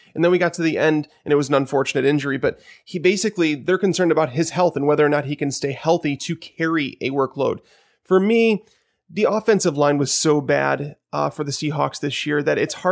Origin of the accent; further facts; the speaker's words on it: Chicago, Illinois, United States; But with that being said, I'm from Chicago.